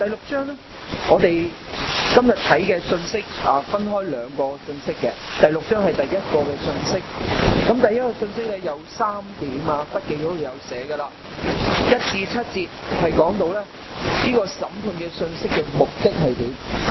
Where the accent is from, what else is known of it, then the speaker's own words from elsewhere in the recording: China; 即係好似我哋中国人嘅传统㗎嘛，即係屋企度安个位就得㗎啦。